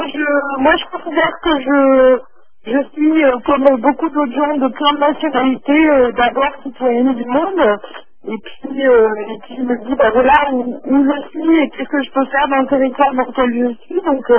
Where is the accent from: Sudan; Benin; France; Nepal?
France; en tout cas moi, en tant que française, j'ai toujours un petit pansement qui me rappelle l'école républicaine que j'ai connue